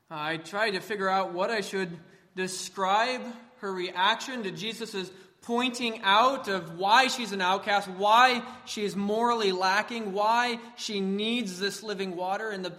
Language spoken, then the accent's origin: English; California, United States; I'm from Southern California, not by the ocean where it's nice and cool, but inland by the desert where it's hot. And actually the terrain in the area I grew up in is pretty similar to that historically of the land of Israel.